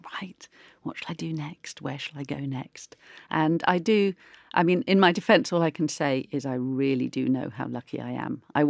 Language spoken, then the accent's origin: English; Oakham, East Midlands, United Kingdom; also born or lived in Melton Mowbray; It was Oakham. I was born in Melton Mowbray.